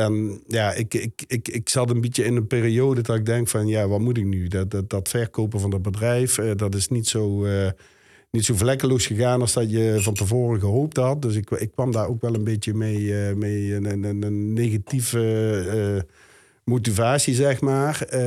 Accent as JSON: {"language": "Dutch", "town": "Venlo", "region": "Limburg", "country": "Netherlands", "tie": "born or raised there", "said": "Mijn eigen wijk, Venlo Oost, waar ik opgegroeid ben."}